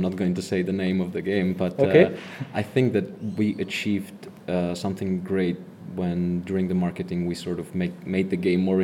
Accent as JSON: {"language": "English", "country": "Czechia", "said": "I'm from Czech Republic."}